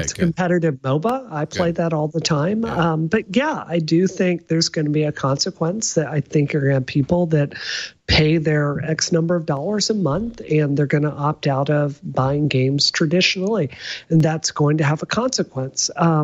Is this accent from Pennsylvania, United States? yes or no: no; Mississippi, United States; I come from Mississippi, and there's a kind of undercurrent that people from the Deep South are dumb, which is not true.